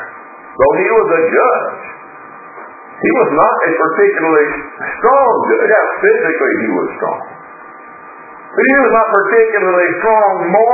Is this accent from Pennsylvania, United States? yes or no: no; Chattanooga, Tennessee, United States; I grew up in Chattanooga